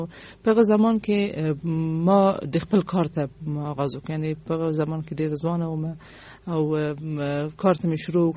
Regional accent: Kabul, Afghanistan; ما د کابل اوسیدونکی، ما په کابل کې زیږیدلې، ما اکثر عمر می ټول عمر می یعنی په افغانستان کې په کابل کې تیر کړی دی. د خپل تحصیلات می هم په کابل کې تکمیل کړی دی.

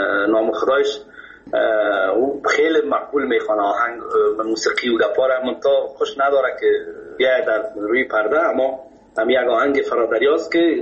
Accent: Kabul, Afghanistan; در فامیل که ما بزرگ شدیم، ما از مردم خود کابل هستیم، از شهر کنه کابل.

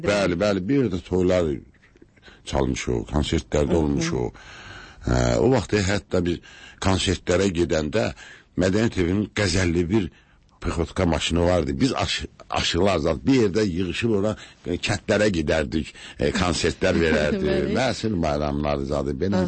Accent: Salyan, Salyan District, Azerbaijan; dedim, mən Səliyandan gəlmişəm

